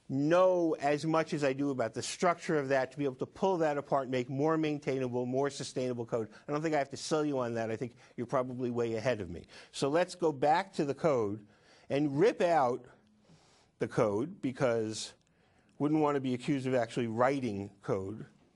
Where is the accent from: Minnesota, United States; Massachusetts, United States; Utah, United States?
Massachusetts, United States; I'm from Massachusetts.